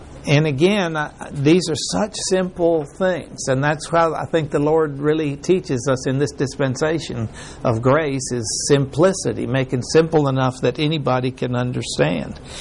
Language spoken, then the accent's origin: English; Mexico; I remember when I grew up in Mexico, and I remember being so impressed by how nice everybody behaved, how polite they were.